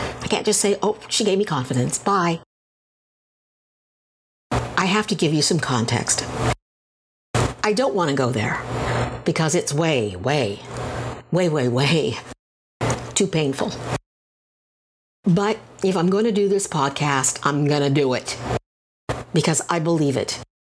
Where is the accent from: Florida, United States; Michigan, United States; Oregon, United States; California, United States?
California, United States; Fresno; We were relatively poor. I was a Latina growing up in Fresno, California, with a leg brace and a bad limp.